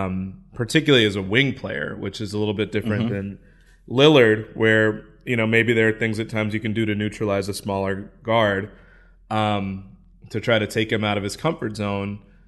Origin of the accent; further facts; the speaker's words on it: Midwest, United States; I'm from the Midwest. I can vouch for that.